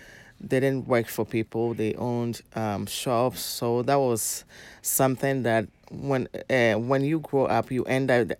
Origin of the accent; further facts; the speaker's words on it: Accra, Greater Accra, Ghana; I grew up in West Africa, Ghana, in the capital city, Accra, with my parents.